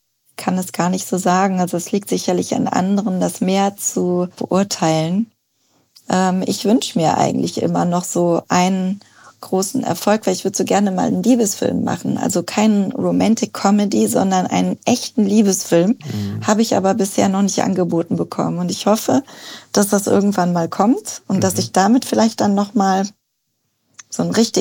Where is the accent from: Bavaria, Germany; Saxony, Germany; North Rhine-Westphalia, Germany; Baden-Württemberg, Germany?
North Rhine-Westphalia, Germany; now in Berlin, Germany; Also mein Vater kommt aus Berlin, meine Mutter aus Bayern. Ich bin in NRW aufgewachsen.